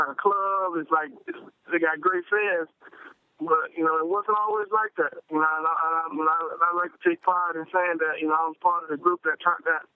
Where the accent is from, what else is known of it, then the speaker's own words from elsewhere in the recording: Miami, Florida, United States; I was fortunate enough to play the Super Bowl in my hometown down here in Miami in my second year.